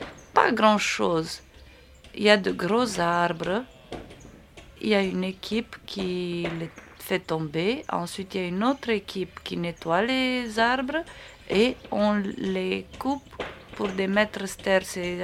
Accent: Arad, Arad County, Romania; French is a second language; J'ai dit, d'Arad.

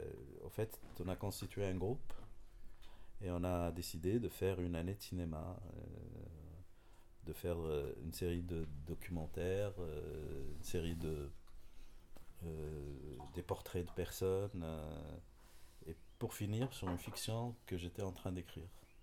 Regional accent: Tunisia; also born or lived in France; En 2007, j'ai quitté la France, je suis rentré en Tunisie

